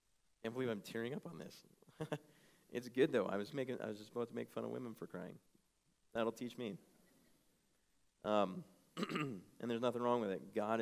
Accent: United States; Even at the very least, I'm an American.

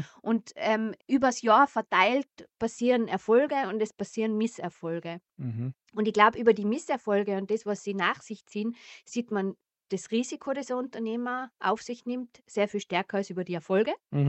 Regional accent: Austria; es ist schon so eine Grundhaltung da bei uns in Österreich

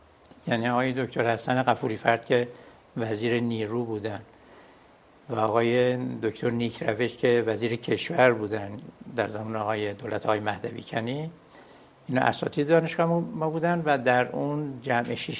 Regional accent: Qom, Iran; من فرزند چهارم هستم و در قم متولد شدم.

